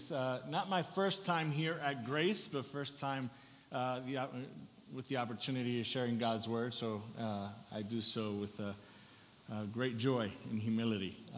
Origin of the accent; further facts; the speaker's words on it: Puerto Rico; also born or lived in New Jersey; I grew up in New Jersey and was raised in Puerto Rico.